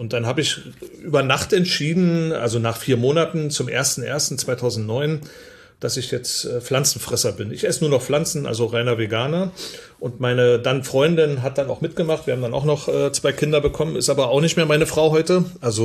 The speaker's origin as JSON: {"language": "German", "region": "East Germany", "country": "Germany", "tie": "born or raised there", "said": "Tatsächlich bin ich in der DDR groß geworden, also ein Ossi"}